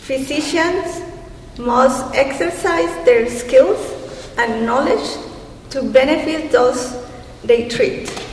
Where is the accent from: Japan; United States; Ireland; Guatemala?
Guatemala; I am from Guatemala.